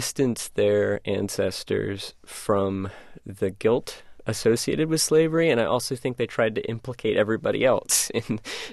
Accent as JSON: {"language": "English", "town": "Charlottesville", "region": "Virginia", "country": "United States", "said": "I'm from Charlottesville, Virginia"}